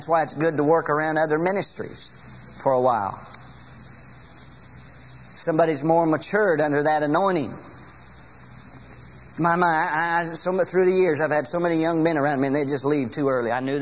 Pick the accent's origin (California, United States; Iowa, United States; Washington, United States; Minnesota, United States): California, United States; I was raised out in California. We just don't have them.